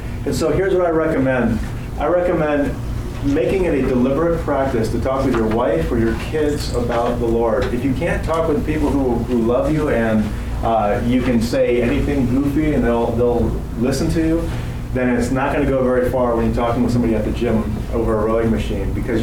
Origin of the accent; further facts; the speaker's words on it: New Jersey, United States; I'm from New Jersey, so this is my slow speech anyway.